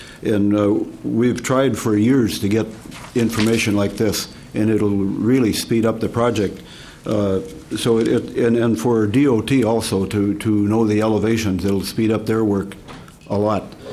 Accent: Oslo, Minnesota, United States; I'm from Oslo, Minnesota, northwestern Minnesota, in the heart of the Red River Valley.

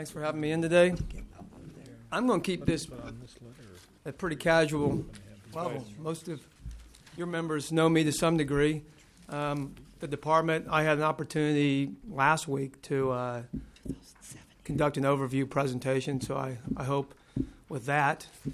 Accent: Tennessee, United States; moved away as an adult; also born or lived in Atlanta, United States; As a background, I'm from the East Coast. Some of you may be able to tell, from the state of Tennessee originally. Moved to this state back in 1993 following law school.

